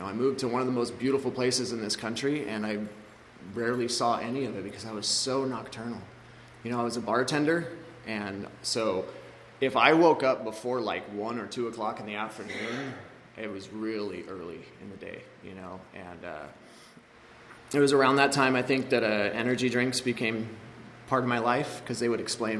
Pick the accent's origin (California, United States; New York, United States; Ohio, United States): California, United States; Antelope Valley; also born or lived in Victorville; I grew up out here in the Antelope Valley until I was a teenager. Then I took a move over to Victorville, which is, for those of you that don't know, it's the other Antelope Valley, basically. So I lived in the desert for a really long time.